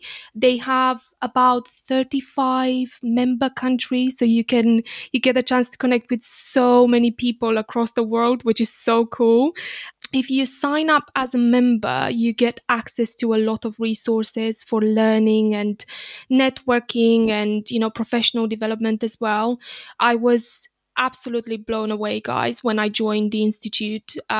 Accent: Romania; English is a second language; I'm originally from Romania, as you can tell from my accent and my surname as well.

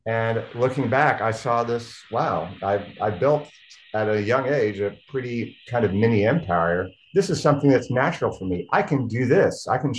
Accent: Oklahoma City, Oklahoma, United States; when I was 8 years old, I grew up in Oklahoma City, Oklahoma

